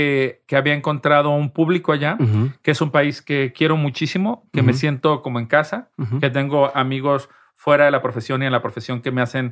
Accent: Guadalajara, Jalisco, Mexico; now in Mexico City, Mexico; México, que es el país que más amo y que disfruto, y yo soy de Guadalajara, yo en la Ciudad de México soy un foráneo

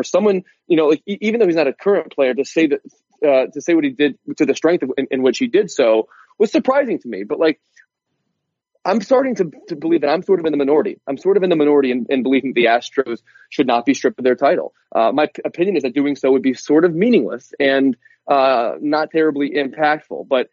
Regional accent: Philadelphia, Pennsylvania, United States; You ask almost any person my age growing up in Philadelphia, who is your favorite Philly?

